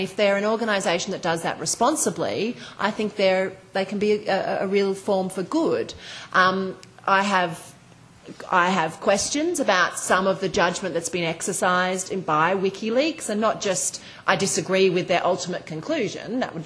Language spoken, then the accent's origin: English; Australia; And you know, I'm an Australian